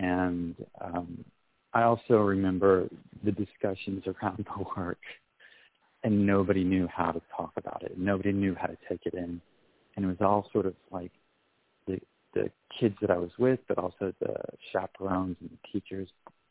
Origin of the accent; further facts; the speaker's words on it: Washington, D.C. area, United States; but I grew up in the Washington suburbs, and for school trips.